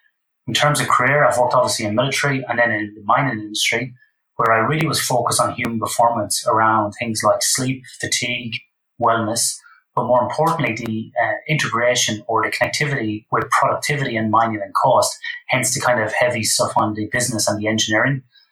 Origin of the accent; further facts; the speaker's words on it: Ireland; moved away as an adult; now in Western Australia, Australia; Obviously from my accent, born and raised in Ireland.